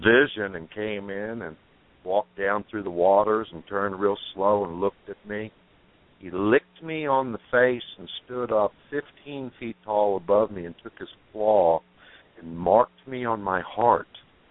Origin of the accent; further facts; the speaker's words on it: Oklahoma, United States; born there; And I was born in the 50. I was born in Oklahoma in the middle of the country, in the middle of the century